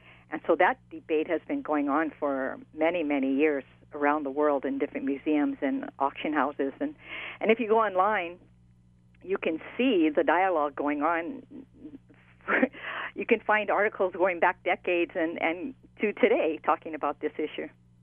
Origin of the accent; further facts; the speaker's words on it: Hawaii, United States; What we think, and I'm Native Hawaiian, think they should do is to put them in the public domain through museums.